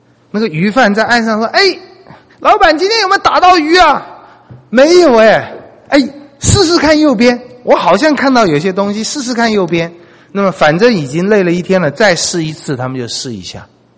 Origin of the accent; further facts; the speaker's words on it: China; 这是我们中国人几十年前问的，现在不问了。中国人见面都说吃过饭没有嘛，对不对啊？